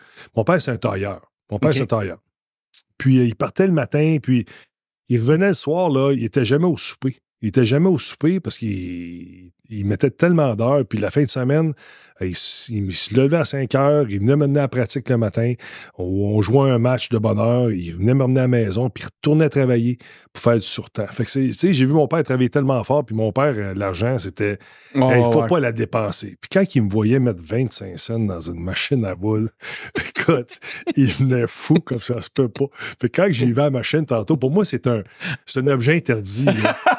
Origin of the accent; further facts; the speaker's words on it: Pincourt, Quebec, Canada; Ben moi, je viens, j'étais un gars de l'ouest de l'île. Je viens de Pincourt.